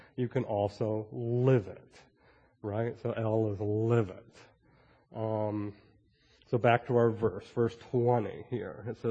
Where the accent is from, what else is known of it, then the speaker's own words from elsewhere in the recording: Detroit, Michigan, United States; now in Maryland, United States; I'm from Detroit, so I could kind of relate to this.